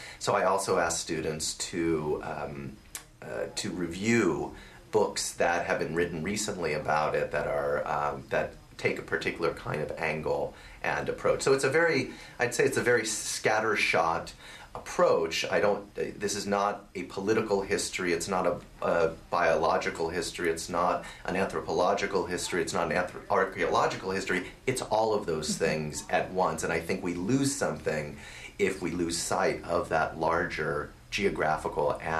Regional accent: California, United States; I grew up learning Spanish in California

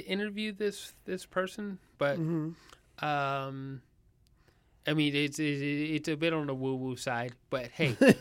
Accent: British Columbia, Canada; And we need, and as British Columbians, we need to cherish it and stop causing more regression by ripping down the forest and building useless dams.

